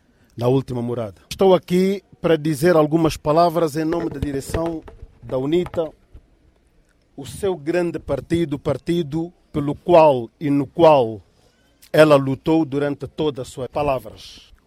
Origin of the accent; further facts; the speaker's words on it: Cabinda, Angola; Uma família que começa de Cabinda, de onde eu venho, e se espalha por todo o país.